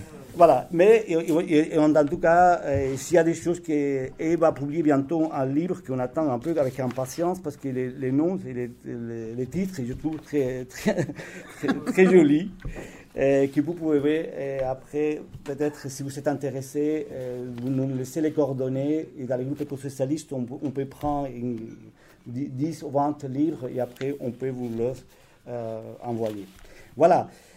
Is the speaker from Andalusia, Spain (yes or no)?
yes; Andalusia, Spain; accent: Andalusian; French is a second language; peut-être que je vais prononcer mal à mon accent andalou